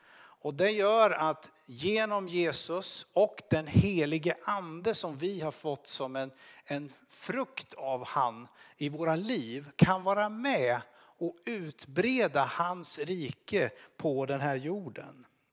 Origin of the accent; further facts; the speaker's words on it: Örebro, Örebro County, Sweden; För er som inte känner mig så har jag växt upp, kan man säga, i Örebro.